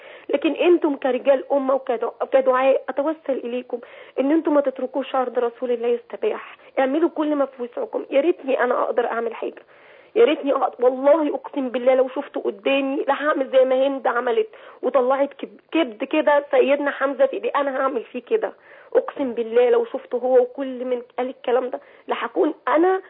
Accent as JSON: {"language": "Arabic", "country": "Egypt", "said": "يعني بيسبوا فينا إحنا كمان كمصريين"}